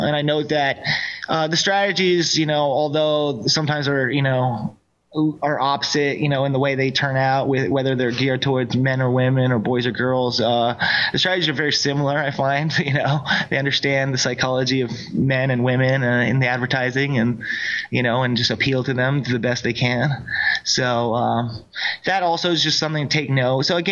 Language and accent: English; San Francisco, California, United States; I grew up in San Francisco and it was pretty fun.